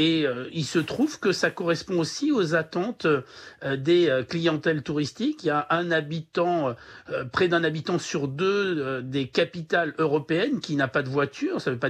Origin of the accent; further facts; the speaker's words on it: France; lorsque nous sommes Français, à moins de 3 heures de chez nous